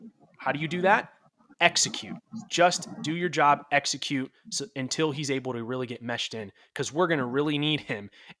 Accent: Florida, United States; I was a hockey fan growing up. Then I grew up in Florida and then the lockdown happened and I wasn't able to really get into hockey that much.

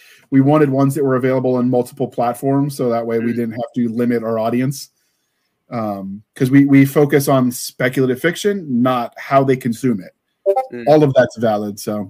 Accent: the South, United States; because I'm from the South

